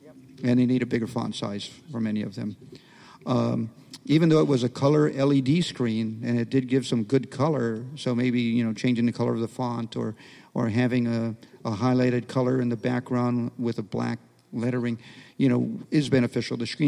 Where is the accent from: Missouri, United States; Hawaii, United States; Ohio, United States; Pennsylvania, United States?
Hawaii, United States; Honolulu; I grew up in Hawaii. I had a tough life. I grew up in Hawaii, in Honolulu.